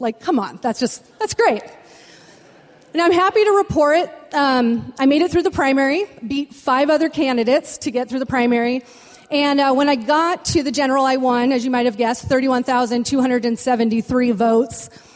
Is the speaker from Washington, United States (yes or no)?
yes; Battle Ground, Washington, United States; now in Seattle, United States; Okay, I grew up in Battleground, Washington, rural, conservative. I didn't have a chance there. And I ended up in Seattle, and I ended up in Ballard, and I stayed there.